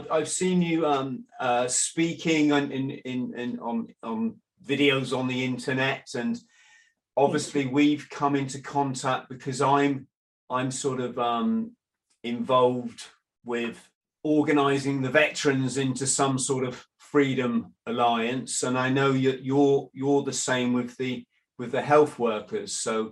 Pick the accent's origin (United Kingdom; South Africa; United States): United Kingdom; England; In England, I'm an Englishman, it goes back to our Magna Carta.